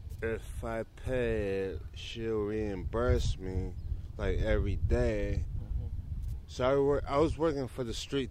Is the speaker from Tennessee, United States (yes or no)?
no; Michigan, United States; Oh, yes, I'm homeless, and I'm from Michigan.